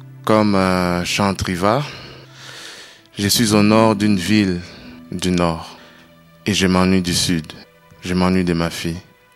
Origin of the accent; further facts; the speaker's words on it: DR Congo; now in France; de la République démocratique du Congo en Afrique. Vous savez, chez moi au Congo, j'étais un prince.